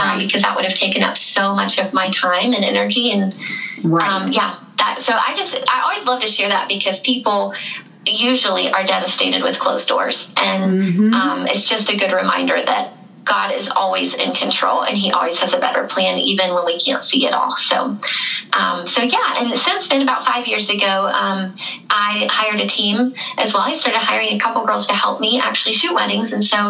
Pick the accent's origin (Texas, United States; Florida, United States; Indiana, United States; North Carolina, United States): North Carolina, United States; Raleigh; I was born and raised in Raleigh, but I went to school at Appalachian State